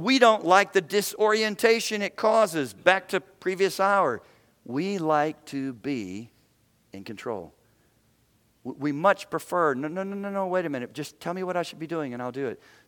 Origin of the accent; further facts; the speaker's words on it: Cincinnati, Ohio, United States; that's why I say I'm from Cincinnati. I'm from Cincinnati.